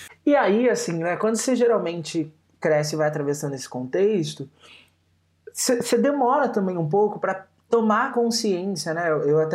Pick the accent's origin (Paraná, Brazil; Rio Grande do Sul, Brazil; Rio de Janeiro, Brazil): Rio de Janeiro, Brazil; Eu venho do Rio de Janeiro, mas a minha trajetória é a trajetória de uma pessoa que nasceu num território favelado, num território pobre do Rio de Janeiro, então lá no Morro do Borel